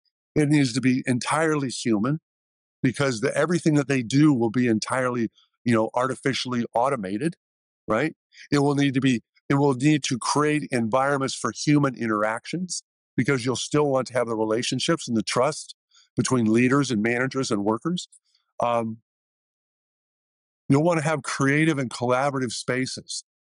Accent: Bloomington, Illinois, United States; I grew up in the Midwest. I grew up in Bloomington, a child of State Farm Insurance.

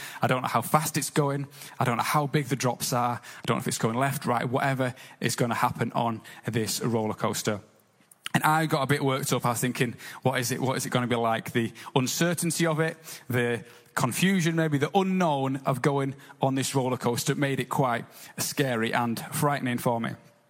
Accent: North East England, United Kingdom; But when I was younger, as most of you know, I grew up in the Northeast, so the theme park that we went to most of the time was Lightwater Valley.

